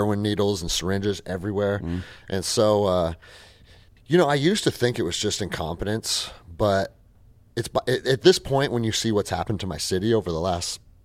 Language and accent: English; Seattle, Washington, United States; I mean, I grew up in Seattle. I was a little skater kid at 13 years old